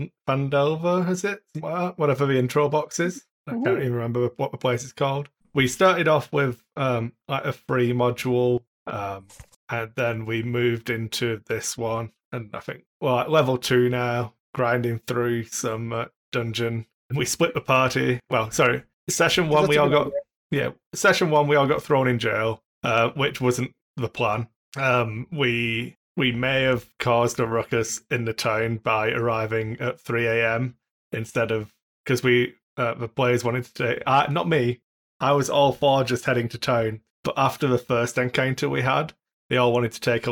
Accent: South West England, United Kingdom; accent: Cornish; my Cornish accent leaves a lot to be desired.

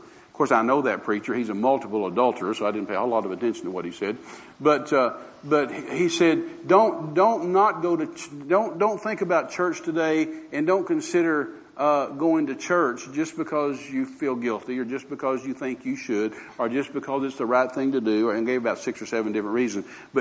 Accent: United States; I know that goes over our head as an American. We don't think in those terms.

